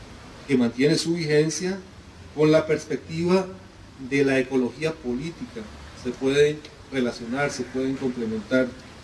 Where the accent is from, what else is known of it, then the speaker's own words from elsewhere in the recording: Costa Rica; como soy costarricense, también quiero aprovechar la ocasión